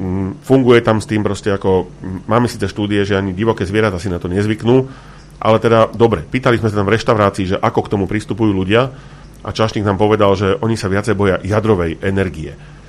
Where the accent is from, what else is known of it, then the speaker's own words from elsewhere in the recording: Bratislava, Bratislava Region, Slovakia; moved away as an adult; Ja som osobne z Bratislavy. Presťahoval som sa odtiaľto, lebo som chcel žiť trošku viac v prírode, v kľude